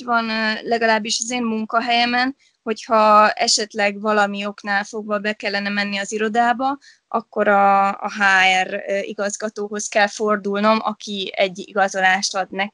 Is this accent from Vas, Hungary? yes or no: yes; Sárvár, Vas, Hungary; moved away as an adult; Sárváról származom.